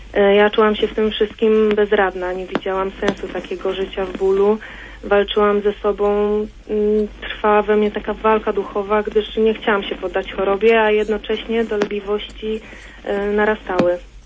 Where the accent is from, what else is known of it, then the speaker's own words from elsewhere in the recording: Toruń, Kuyavian-Pomeranian Voivodeship, Poland; mam 25 lat, pochodzę z Torunia.